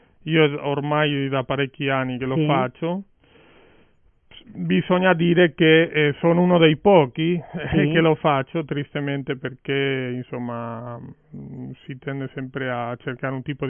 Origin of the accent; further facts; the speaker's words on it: Galicia, Spain; Italian is a second language; now in Italy; io sono dalla Spagna, esattamente dalla Galizia, e niente, sono qui da ormai praticamente 15 anni. Niente, servo al Signore nell'opera Remar, che è un'opera evangelica, una missione evangelica